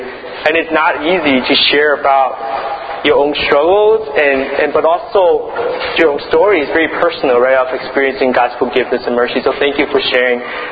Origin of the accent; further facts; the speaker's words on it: United States; Sorry, I'm from the States, so I don't.